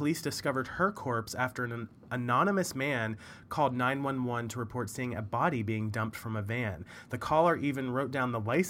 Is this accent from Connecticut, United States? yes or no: no; Maryland, United States; is in the prison in my hometown in Maryland, this like small town in Maryland.